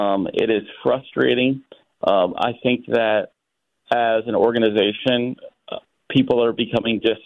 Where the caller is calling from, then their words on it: Princeville, Hawaii, United States; Hey, Princeville, Hawaii.